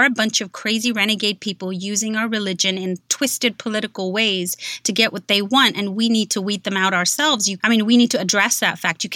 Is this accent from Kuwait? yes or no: yes; Kuwait; now in United States; So I grew up in Kuwait.